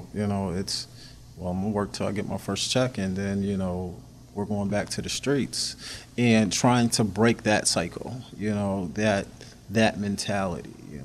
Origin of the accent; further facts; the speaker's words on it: New York, United States; I was born in the Bricks. Do you know where that is? Mm-hmm. Southside Housing Complex. I was born there. My father died when I was 3. He died in our apartment, and then we ended up transferring to the west side, James Geddes apartment complex